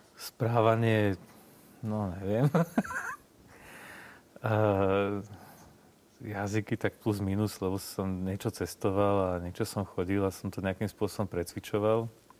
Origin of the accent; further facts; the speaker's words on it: Košice, Košice Region, Slovakia; born there; Pre mňa sú tie Košice úplne, že tým, že to je moje rodisko